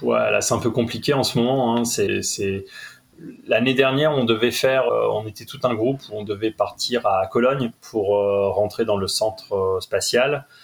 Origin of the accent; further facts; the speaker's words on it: Lille, Hauts-de-France, France; parce que je suis lillois, donc voilà, ville que j'adore.